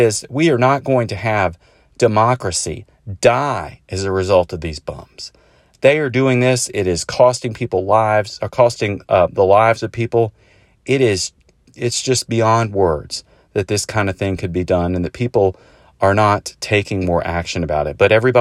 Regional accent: Winston-Salem, North Carolina, United States; He's a senator from my home state of North Carolina. He's from my hometown, Winston-Salem.

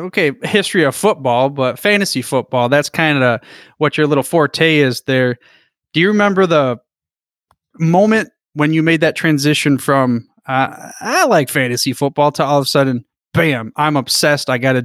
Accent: Michigan, United States; that would have been my choice, being a right. dude growing up in Michigan.

